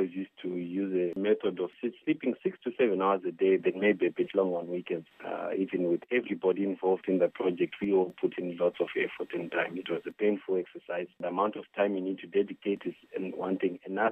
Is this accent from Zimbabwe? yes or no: yes; Zimbabwe; I grew up in Zimbabwe. My primary school was at Lewisham Primary School, secondary school was at Prince Edward.